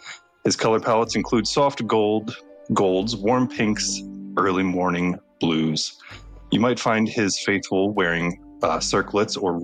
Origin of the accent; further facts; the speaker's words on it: Midwest, United States; I'm from the Midwest, so I'm sure that there's plenty of things that I say.